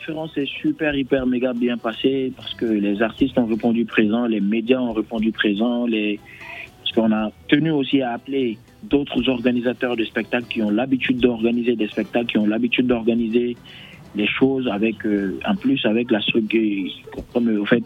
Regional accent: Mali; c'est tout à fait normal parce qu'on vient du Mali.

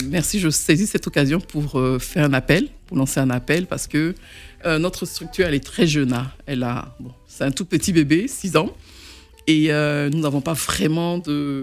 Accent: Côte d’Ivoire; moved away as an adult; now in France; Je suis née en Côte d'Ivoire. J'ai grandi en Côte d'Ivoire. Je suis venue à l'âge de 18 ans en France.

